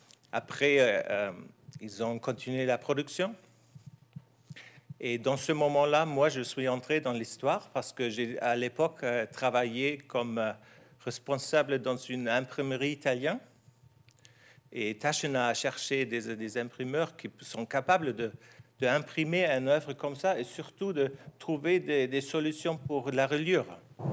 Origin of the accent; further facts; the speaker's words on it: Germany; French is a second language; Excusez mon français un peu bizarre. Je suis allemand, j'aime beaucoup parler français, surtout au niveau professionnel.